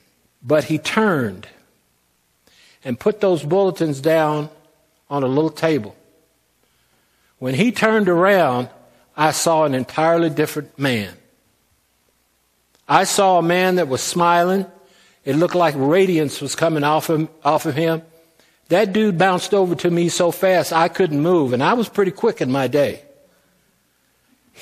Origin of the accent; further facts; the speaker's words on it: Henderson, Kentucky, United States; now in Fruita, United States; looked like the church that I grew up in Henderson, Kentucky.